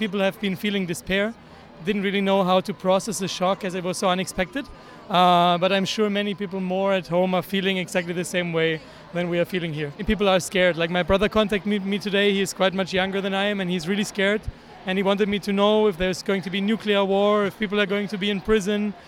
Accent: Germany; now in New York, United States; I'm from Germany doing my PhD here, or am here for my PhD in New York. and having lived all my life as a German

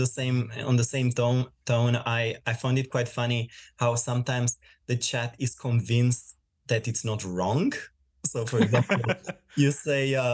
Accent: Romania; now in Australia; I'm originally from Romania. I moved in Australia about 5 years ago, and at the moment I work as a nurse for Tweed Hospital.

